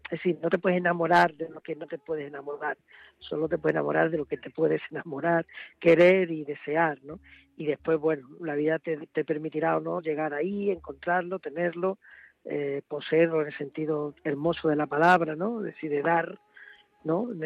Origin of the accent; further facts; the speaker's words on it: Lebrija, Andalusia, Spain; accent: Lebrija, Andalusian; con 17, 18 años, yo mi acento era muy lebrijano, muy